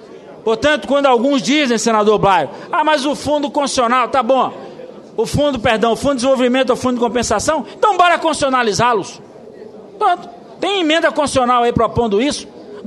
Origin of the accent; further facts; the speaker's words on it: Bahia, Brazil; e é da minha região, portanto, sofre assim como nós, baianos.